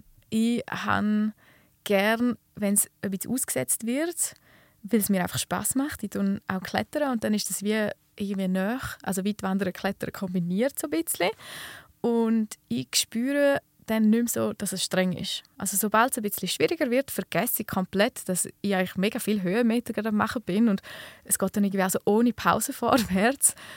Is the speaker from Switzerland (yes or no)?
yes; Flims, Graubünden, Switzerland; das ist eine mega schöne Tour, halt in meiner Heimat. Also ich bin ein riesengroßer Flims-Fan. Ich finde, wir haben ein sehr schönes Zuhause.